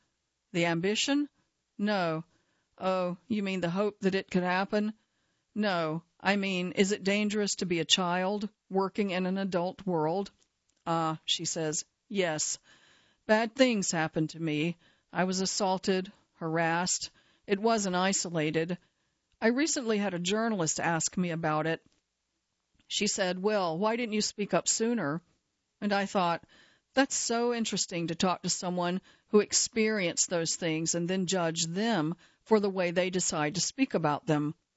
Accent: Nashville, Tennessee, United States; because I grew up in Nashville, too, and went to a different girls' school.

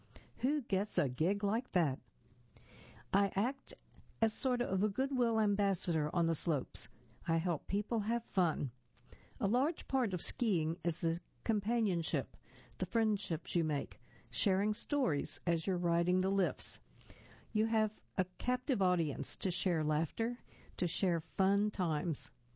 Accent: Oklahoma, United States; Growing up in Oklahoma, everything had been flat, so Mom built me a treehouse to stare at the stars.

